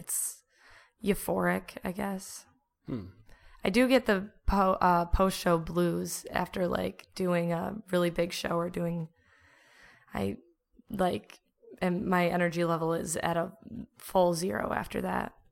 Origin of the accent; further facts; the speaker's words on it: Grand Rapids, Michigan, United States; I moved for a little bit, but I was born and raised in Grand Rapids